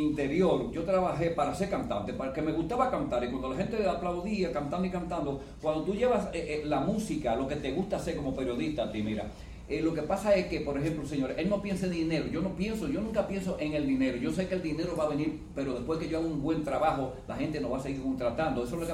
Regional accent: Puerto Rico; Nosotros siempre estamos mencionándolo en todos los países del mundo que venimos de Puerto Rico.

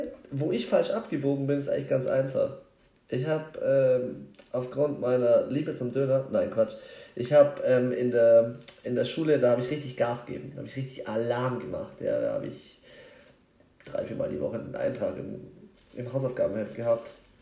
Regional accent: Königsbrunn, Bavaria, Germany; Also, wo ich herkomme, ist eigentlich voll aus der Gegend hier. Was eigentlich ist die nicht Gegend? Weit von hier, eigentlich nur von Königsbrunn.

